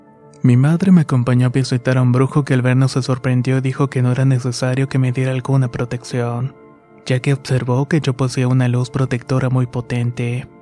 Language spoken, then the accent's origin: Spanish; Aguascalientes, Mexico; Soy del estado de Aguascalientes.